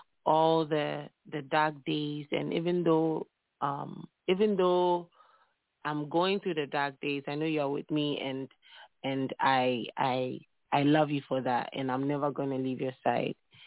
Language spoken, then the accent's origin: English; Volta, Ghana; first language Ewe; English is a second language; So I'm from the Volta region of Ghana, and my tribe is called the Ewe tribe.